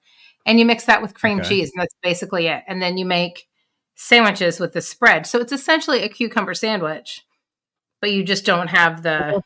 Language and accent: English; Louisville, Kentucky, United States; So growing up in Louisville, there's in Kentucky